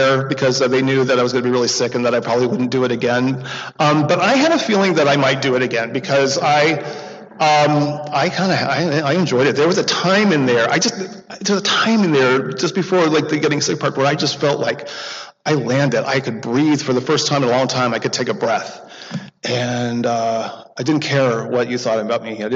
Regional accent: Yorba Linda, California, United States; I was born and raised in Yorba Linda, California, land of gracious living behind the orange curtain.

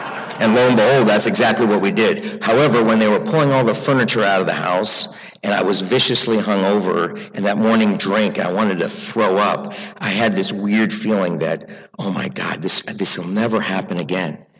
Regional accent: United States; now in Los Angeles, United States; I come from this big, wild Jewish family from the East Coast. I grew up outside of Washington, D.C. I'm new to L.A., and I'm loving being here and getting to know you.

